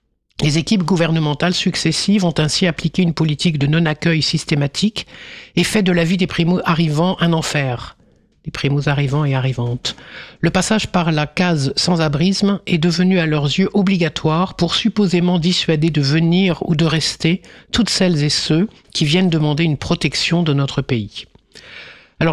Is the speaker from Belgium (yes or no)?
no; France; parce que j'ai eu de la chance, parce que je suis français, parce que quoi ?